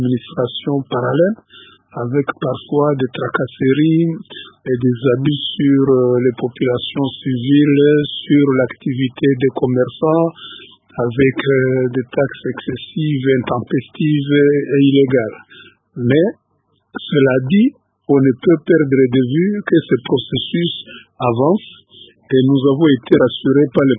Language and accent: French; Goma, North Kivu, DR Congo; Je viens personnellement de Goma, au Nord Kivu.